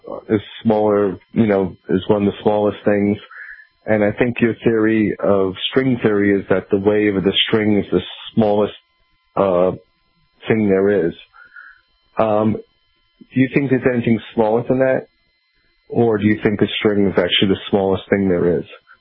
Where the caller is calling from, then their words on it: Suffern, New York, United States; And I listen to you on KFQD, and I'm from Suffern, New York.